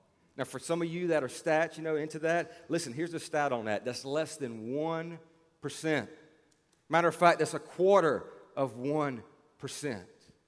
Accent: Baton Rouge, Louisiana, United States; And this past week, I had the opportunity to be back in Baton Rouge, my hometown where I grew up

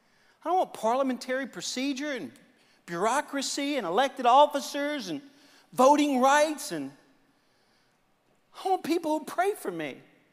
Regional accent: Baton Rouge, Louisiana, United States; and I know because I'm from Baton Rouge

